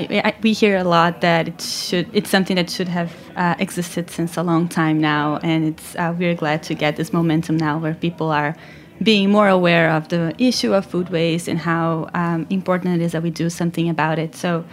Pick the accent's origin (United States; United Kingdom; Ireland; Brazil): Brazil; So I mentioned I'm from Brazil